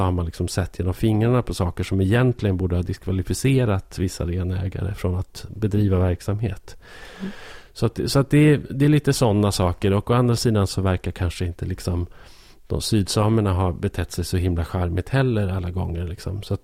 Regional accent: Sweden; Och jag tycker att det är svårt som liksom svensk

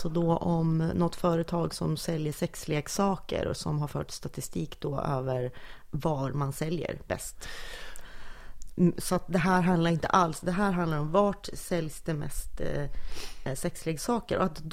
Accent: Norrland, Sweden; accent: Norrland; jag pratar ju på definition norrländska eftersom jag är född, uppvuxen, alltid har bott och fortfarande bor i Norrland.

